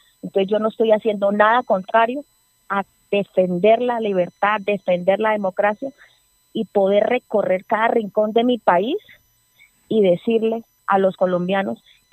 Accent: Arauca, Colombia; cuando yo hice público mi voto por Gustavo Petro en Arauca, en mi departamento, que ganó Rodolfo Hernández, yo me tuve que esconder 2 meses en mi casa

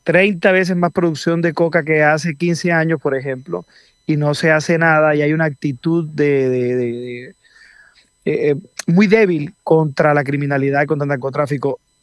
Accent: Colombia; a mí me da vergüenza como colombiano que Colombia haya llegado a ese punto.

